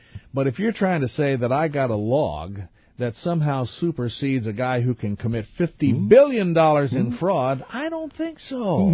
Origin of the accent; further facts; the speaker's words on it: Edwardsville, Illinois, United States; In my hometown, which is Edwardsville, over there in Illinois